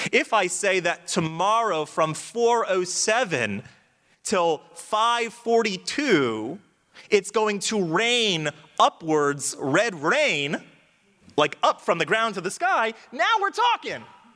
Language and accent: English; Florida, United States; So I'm from Florida, and every day in Florida, from 3 o'clock till 4 o'clock, it rains, okay?